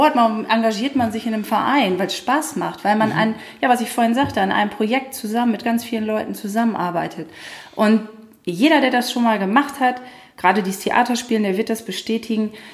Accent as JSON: {"language": "German", "town": "Langförden", "region": "Lower Saxony", "country": "Germany", "said": "Ich komme aus Langenfürden."}